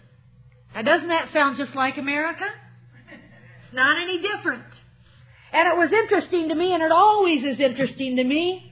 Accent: Iowa, United States; Good Thunder, small town too, just like I grew up in Iowa.

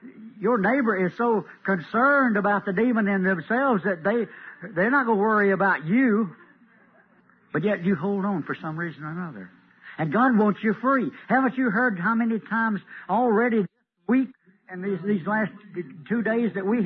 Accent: Millington, Tennessee, United States; We're from Millington, Tennessee, for those who are new here.

